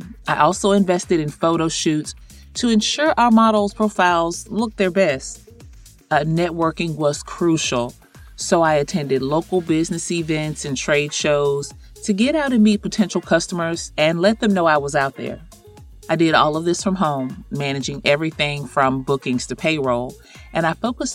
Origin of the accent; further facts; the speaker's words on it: Atlanta, Georgia, United States; from Atlanta, Georgia.